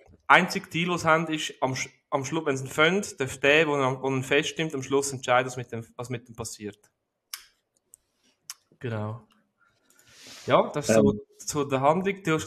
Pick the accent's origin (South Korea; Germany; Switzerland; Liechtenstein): South Korea; ich meinte, ich komme aus Korea